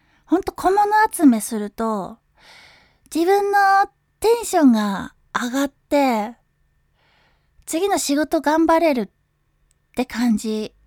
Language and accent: Japanese; Kyushu, Japan; 標準語に慣れた私がですね、ちょっと私の地元、ちょっと先に言っちゃうんですけど、九州の方言を入れてもいいよっていう企画なんですよ。